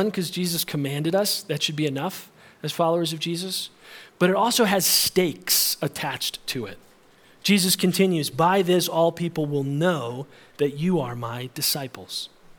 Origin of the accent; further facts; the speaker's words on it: Illinois, United States; I grew up outside of Chicago, so it was really scary merging onto the highway.